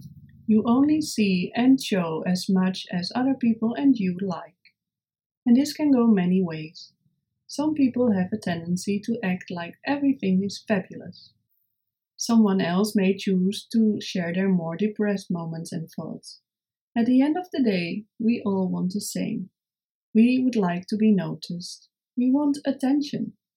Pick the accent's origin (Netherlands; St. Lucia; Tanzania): Netherlands; 1,800 square miles is the size of countries like Costa Rica, Estonia, and my home country, the Netherlands.